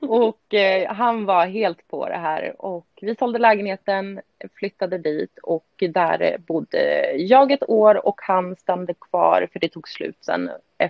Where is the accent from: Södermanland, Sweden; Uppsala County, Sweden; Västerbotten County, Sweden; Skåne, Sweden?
Uppsala County, Sweden; Östhammar; Jag kommer ifrån Östhammar, en jätteliten stad.